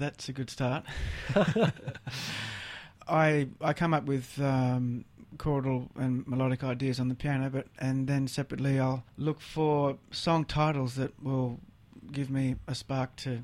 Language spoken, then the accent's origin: English; New South Wales, Australia; I grew up in the Northern Beaches.